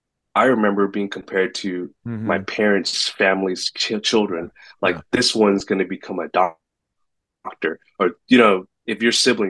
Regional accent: California, United States; I grew up in a diverse community in the Bay Area

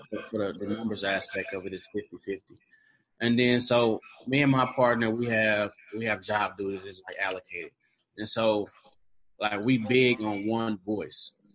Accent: Monroe, Louisiana, United States; I have a few in my hometown in Monroe, Louisiana.

